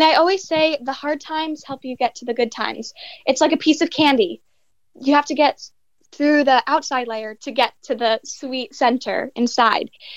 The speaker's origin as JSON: {"language": "English", "region": "New York", "country": "United States", "said": "Yes, I am originally from New York, Long Island. My Long Island accent. No, I don't have one."}